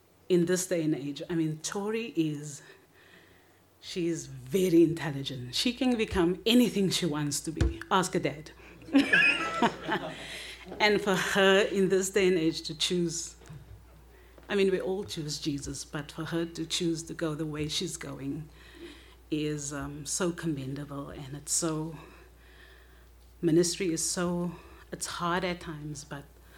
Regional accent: South Africa; we've been here for 10 years. For those of you that don't know, we're from South Africa.

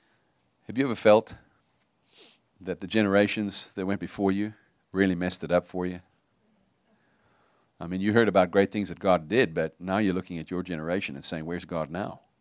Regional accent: United States; Am I allowed to say stuff like that in an American church as an American?

